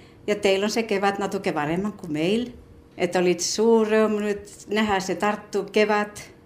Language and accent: Estonian; Finland; Estonian is a second language; kui ma natuke olen siin Eestis, keegi ei saakki selgu, et ma olen soomlane